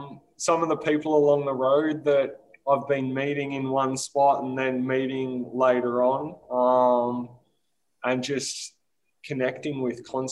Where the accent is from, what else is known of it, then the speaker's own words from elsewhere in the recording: Victoria, Australia; the second door I knocked on was a lady from my hometown, 4 hours north of Melbourne.